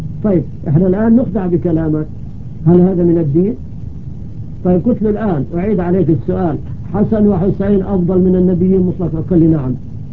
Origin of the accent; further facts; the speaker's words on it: Syria; أهم ما عندنا في سوريا البدع تشرب هناك بكثرة